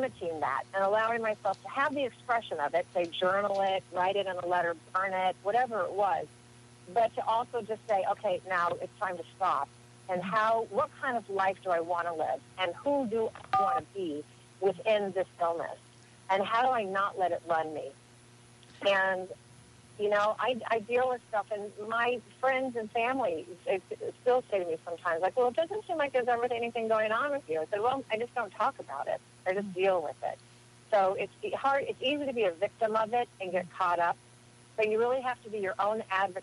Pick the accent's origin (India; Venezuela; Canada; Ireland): Ireland; I am Irish.